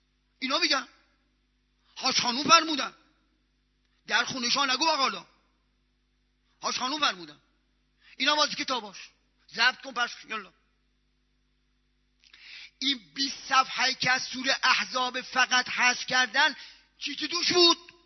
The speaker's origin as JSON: {"language": "Persian", "region": "Isfahan", "country": "Iran", "said": "گفتم اصفهانی. گفت انت کذاب، دروغ میگی، تو اصفهانی نیست. گفتم لشت چه دروغ بگم، بچه اصفهانم من."}